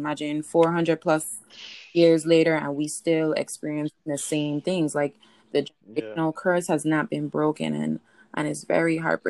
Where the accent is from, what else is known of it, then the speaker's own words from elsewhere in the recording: Saint Croix, U.S. Virgin Islands; I born and raised in the Virgin Islands. I grew up in a two-parent home.